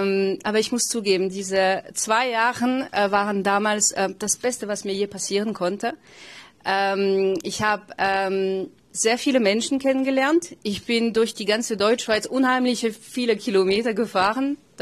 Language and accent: German; southern France, France; now in Switzerland; Ich komme ursprünglich aus Südfrankreich. Ich lebe mit meinem Mann und meinem Hund Pushki zusammen.